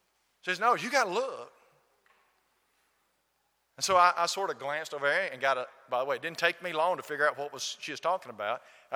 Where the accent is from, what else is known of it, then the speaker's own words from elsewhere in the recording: the South, United States; And I grew up in the South. I played basketball at Austin High School.